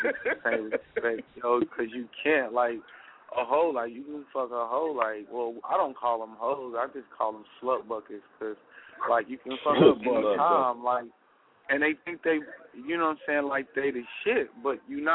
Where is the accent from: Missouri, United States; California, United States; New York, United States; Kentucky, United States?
Missouri, United States; Kansas City; now in Philadelphia, United States; I'm calling from Philadelphia, PA. Originally from Kansas City, Missouri, but now living in Philadelphia, PA.